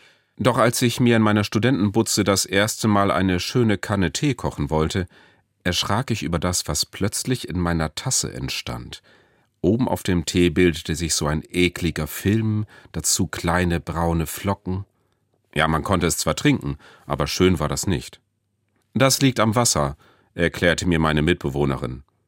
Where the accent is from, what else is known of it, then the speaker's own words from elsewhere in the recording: Lower Saxony, Germany; Das Ammerland, wo ich herkomme, ist nicht Ostfriesland.